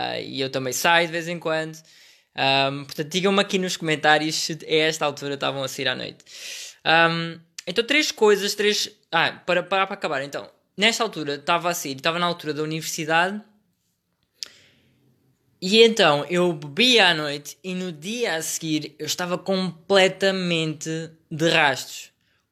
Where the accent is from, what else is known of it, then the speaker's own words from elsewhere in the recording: Montemor-o-Velho, Coimbra, Portugal; Eu, desde muito cedo que cresci em Montemor-o-Velho